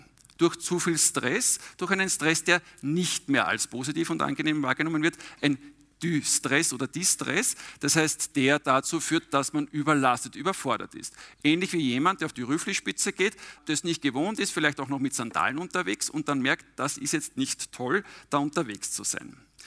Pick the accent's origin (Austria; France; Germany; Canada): Austria; St. Pölten, Lower Austria; eher die grünen Wienerwaldberge gewohnt ist, die bei uns in der Nähe sind, wir kommen ja aus St. Pölten.